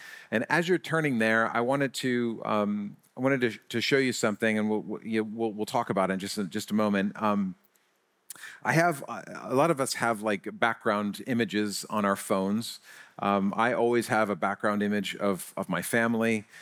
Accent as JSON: {"language": "English", "town": "Biddeford", "region": "Maine", "country": "United States", "said": "and I'm actually from Biddeford, Maine."}